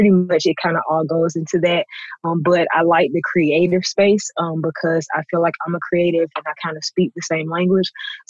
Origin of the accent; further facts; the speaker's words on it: Birmingham, Alabama, United States; So I'm from Birmingham, Alabama